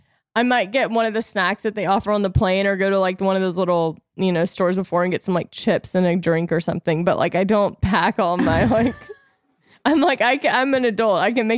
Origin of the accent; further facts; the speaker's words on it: the South, United States; accent: Southern; And of course, my accent was probably so Southern at the time.